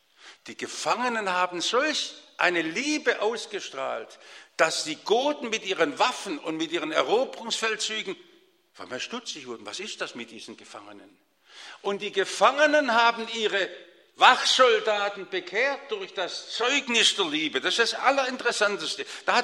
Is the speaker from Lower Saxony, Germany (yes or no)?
no; Stuttgart, Baden-Württemberg, Germany; von meiner Heimat im Stuttgarter Westen kannte